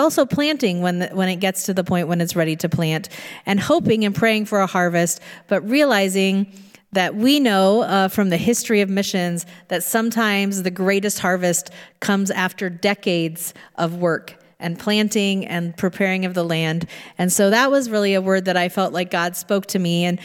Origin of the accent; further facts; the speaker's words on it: Indiana, United States; I was born and raised in Indiana, and though I didn't live on a farm, I knew lots of farmers